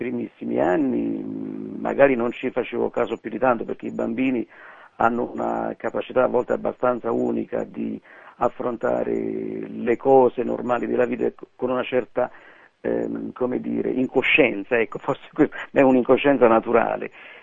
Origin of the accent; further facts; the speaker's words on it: Naples, Campania, Italy; born there; io sono nato a Napoli nel lontano 1948, quindi sto bussando alla soglia dei 60 anni.